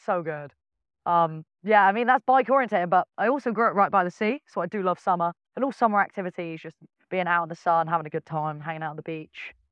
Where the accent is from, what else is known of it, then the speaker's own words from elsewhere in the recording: Torquay, South West England, United Kingdom; I'm born and bred in Torquay in the West Country of England, best land in the world.